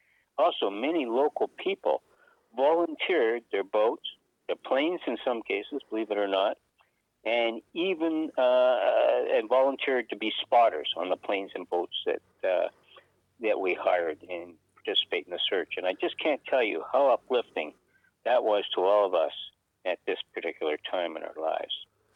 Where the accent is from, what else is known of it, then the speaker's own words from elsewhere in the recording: Canada; I don't think it was any discrimination against me at all as being a Canadian.